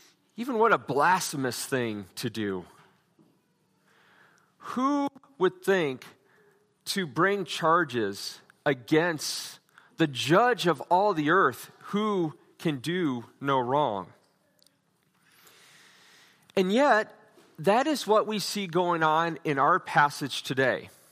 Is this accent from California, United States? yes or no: no; Nebraska, United States; The dumbest one, in my opinion, that comes to my mind sadly occurred in my home state of Nebraska.